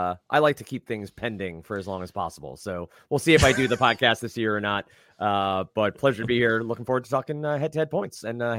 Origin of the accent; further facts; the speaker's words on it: New Jersey, United States; Well, I'm the one from New Jersey, so I guess I'm the wise guy.